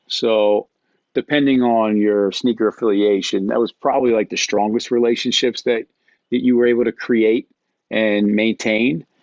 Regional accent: Philadelphia, Pennsylvania, United States; So my father is from Philadelphia. We grew up in Philadelphia.

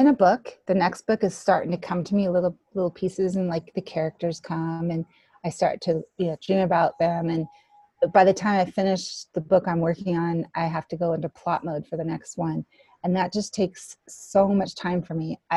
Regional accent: Los Angeles, California, United States; I grew up in Los Angeles, big city girl, and we moved here, and I knew nothing about the mountains. I had never seen snow.

